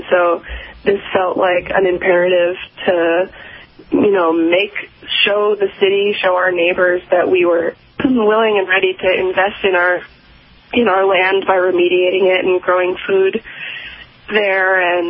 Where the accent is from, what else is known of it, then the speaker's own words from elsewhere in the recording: Brookline, Massachusetts, United States; Well, I grew up outside of Boston, and my family lived in Brookline, Massachusetts, so high population density, there aren't too many farms.